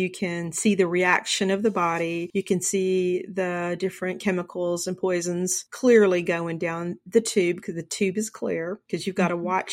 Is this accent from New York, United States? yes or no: no; Texas, United States; I mean, I know it's Texas and we're from Texas, but I think this is a good thing.